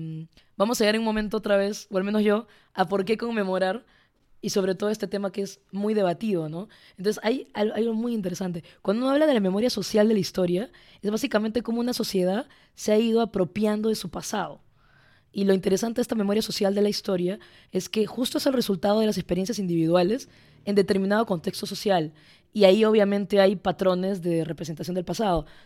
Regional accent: Peru; Soy peruana, pero no me imagino el Perú.

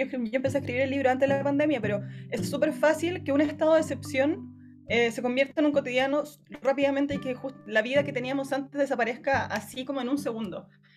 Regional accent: Chile; si nosotros empezamos a pensarnos a nosotros y a nosotras mismas como chilenos, chilenas

